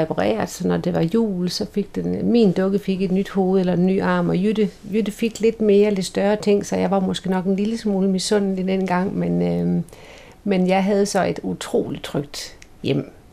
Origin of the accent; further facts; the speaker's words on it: Horsens, Central Denmark Region, Denmark; jeg er født i Gormsgade i Horsens i 1949, maj 1949. Jeg voksede op i Gormsgade, og der boede vi i de første 10 år af mit liv.